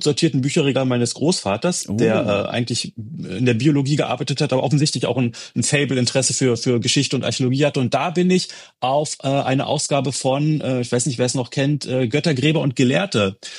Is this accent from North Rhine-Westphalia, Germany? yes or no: no; Brandenburg, Germany; Wir sind in der Nähe von Berlin, ich bin in der Nähe von Berlin aufgewachsen.